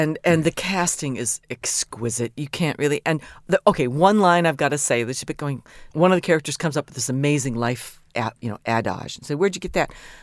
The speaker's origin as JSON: {"language": "English", "town": "Big Rock", "region": "Illinois", "country": "United States", "tie": "born or raised there", "said": "Big Rock, Illinois, 560."}